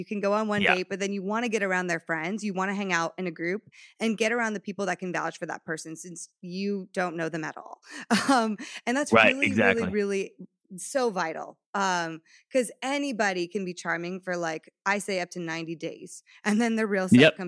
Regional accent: Connecticut, United States; also born or lived in Texas / New York; now in Los Angeles, United States; I grew up in Connecticut, lived in Texas for the last 10 years. Well, my family's been in Texas for 10 years. Then I was in New York, now I'm in LA.

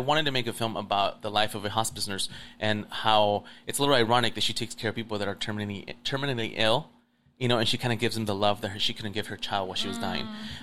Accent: Torrance, California, United States; came here when I was 9. Actually, September 16 was 23 years, and I've been here. So I grew up my entire, from 9 to now, Torrance. I grew up in Torrance, yeah.

